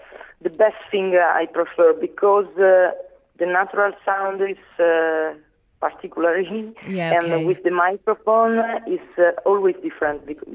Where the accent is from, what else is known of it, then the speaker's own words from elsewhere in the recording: Novara, Piedmont, Italy; English is a second language; I came from Novara, and I was born in Novara, and I study in the Novara Conservatory.